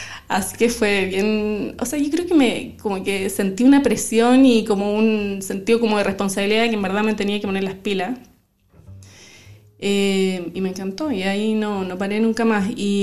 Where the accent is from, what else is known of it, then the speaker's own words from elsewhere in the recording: Temuco, Araucanía, Chile; yo soy de Temuco, que en ese tiempo no era como un lugar de donde había cultivo o producción de uva